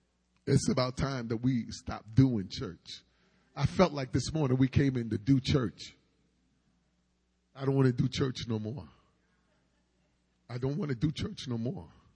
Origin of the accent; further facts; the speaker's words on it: New York, United States; I said, you know, I'm from New York.